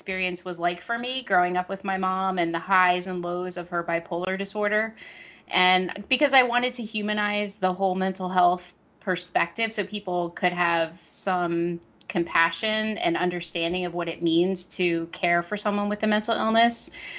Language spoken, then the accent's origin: English; New Jersey, United States; So I live in New Jersey. I grew up here. It's my home state. I'm a Jersey girl.